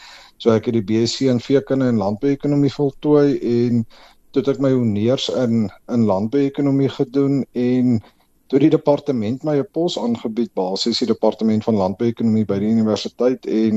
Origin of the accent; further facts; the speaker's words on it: Hopetown, Northern Cape, South Africa; also born or lived in Bridgetown; ek het groot geword in die Noord-Kaap. So die eerste 5-6 jaar van my lewe op Bridgetown en daarna op Hopetown. So ek kom maar uit 'n vee-area uit, Hopetown net teen die Oranje rivier, so daar's 'n klompie besproeiing ook